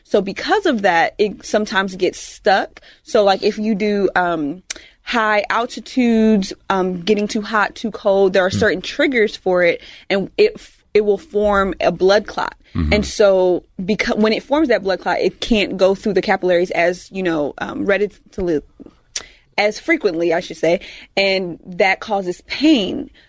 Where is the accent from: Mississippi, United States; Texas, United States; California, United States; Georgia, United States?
Georgia, United States; born there; back in the day, I was born in Georgia. So when I was born in 1991, they already added sickle cell in the newborn screenings.